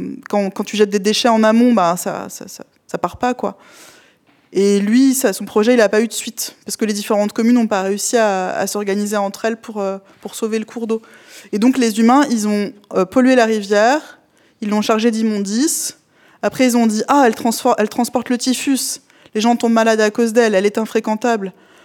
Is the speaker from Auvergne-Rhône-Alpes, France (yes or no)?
yes; Annecy-le-Vieux, Auvergne-Rhône-Alpes, France; also born or lived in Juvisy; Je suis née dans le 91, donc dans le béton. À Juvisy. Mais par contre, j'ai grandi en Haute-Savoie. J'ai grandi à Annecy-le-Vieux.